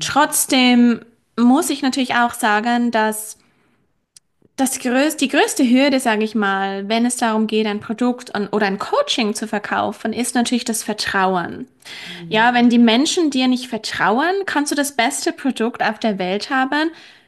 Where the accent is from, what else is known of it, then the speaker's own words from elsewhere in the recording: Switzerland; ich bin aus der Schweiz